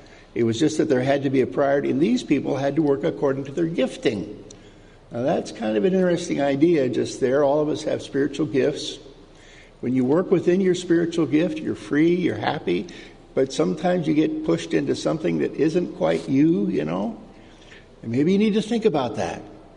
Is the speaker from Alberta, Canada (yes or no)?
yes; Alberta, Canada; And I'm from Alberta.